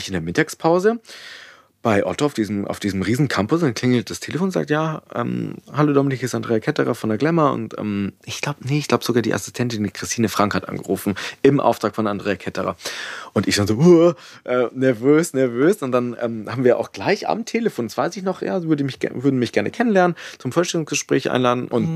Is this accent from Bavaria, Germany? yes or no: yes; Munich, Bavaria, Germany; Ich komme aus München.